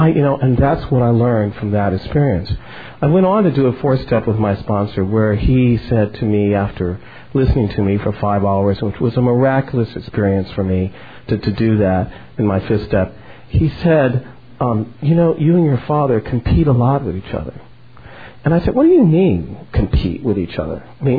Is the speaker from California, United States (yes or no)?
no; Ohio, United States; But my growing up in Ohio, and my growing up with my father, who is a powerful man in many ways.